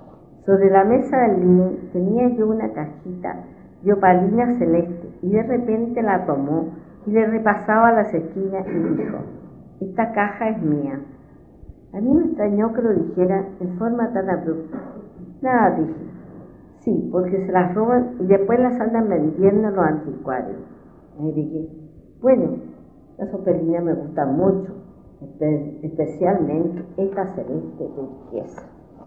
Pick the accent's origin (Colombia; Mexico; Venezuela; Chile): Chile; Valparaíso; Y como porteña me fascinaba su arquitectura